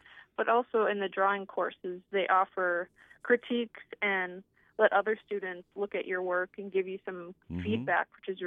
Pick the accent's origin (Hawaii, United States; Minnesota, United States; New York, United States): Minnesota, United States; East Grand Forks; I'm from East Grand Forks, Minnesota, so I've been here all my life, and I graduated in 2014 from the East Grand Forks Senior High.